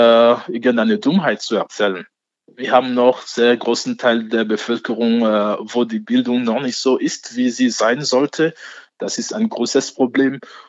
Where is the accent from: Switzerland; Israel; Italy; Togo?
Togo; Ich komme aus Togo.